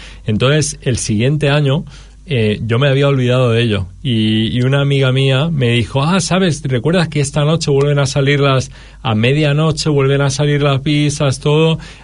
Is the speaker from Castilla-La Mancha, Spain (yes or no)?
yes; Albacete, Castilla-La Mancha, Spain; Vengo de un sitio chiquitito que se llama Albacete, que está en el centro, claro, de Madrid.